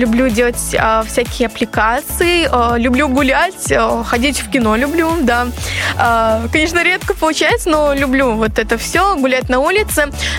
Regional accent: Mogilev, Mogilev Region, Belarus; Я из Беларуси, мой город Могилев.

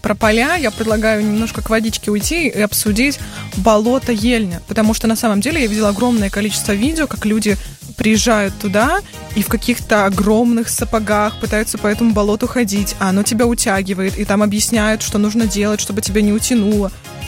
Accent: Minsk, Belarus; я минчанка и живу здесь

